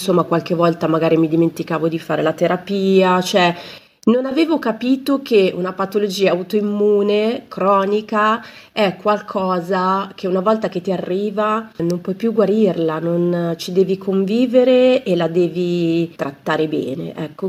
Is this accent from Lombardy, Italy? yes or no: yes; Milan, Lombardy, Italy; Io sono di Milano, sono una personal trainer, ho un bambino di 10 anni, Gianmaria.